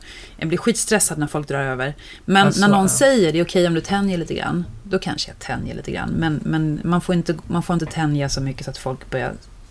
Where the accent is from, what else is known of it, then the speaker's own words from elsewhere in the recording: Kalmar, Kalmar County, Sweden; Det vore kul att testa att köra i Kalmar, där jag kommer ifrån.